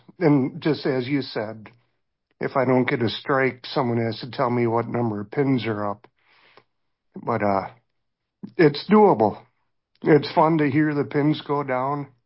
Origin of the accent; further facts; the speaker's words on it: Minnesota, United States; I'm from Minnesota, and I have had LHON for 7 years